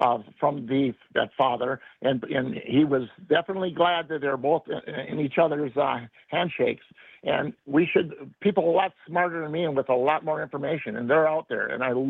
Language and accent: English; Milwaukee, Wisconsin, United States; As a boy growing up in Milwaukee, I was shelled out of that city at age 7.